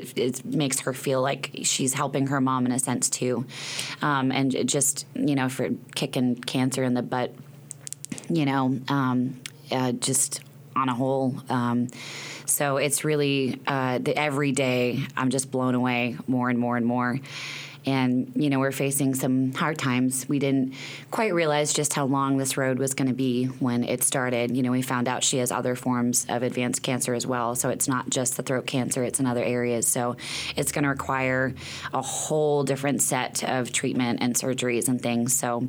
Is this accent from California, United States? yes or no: no; Boston, Massachusetts, United States; now in Fayetteville, United States; We're all from Boston, and we've all ended up in Fayetteville, Arkansas.